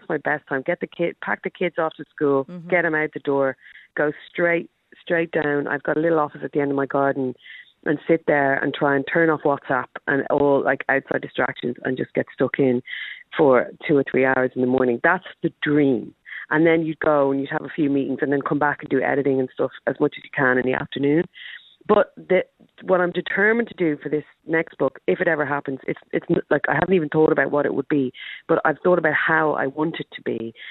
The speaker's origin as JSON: {"language": "English", "country": "Ireland", "lives_now": "London, United Kingdom", "said": "to have lived in London this long as an Irish person"}